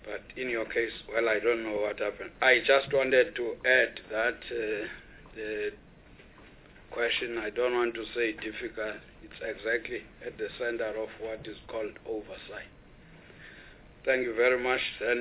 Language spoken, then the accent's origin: English; Eastern Cape, South Africa; I come from the Eastern Cape